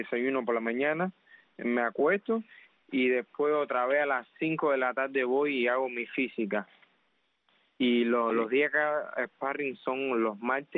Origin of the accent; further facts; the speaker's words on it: Cuba; somos muy unidos, somos cubanos también